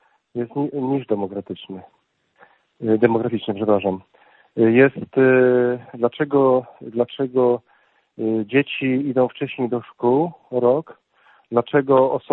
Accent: Subcarpathian Voivodeship, Poland; Ja pochodzę z Podkarpacia. To już nie jest Polska B

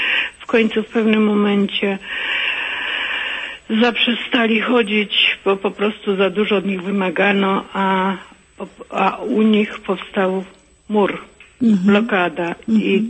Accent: Lubań, Lower Silesian Voivodeship, Poland; ja jestem z Dolnego Śląska, z Lubania.

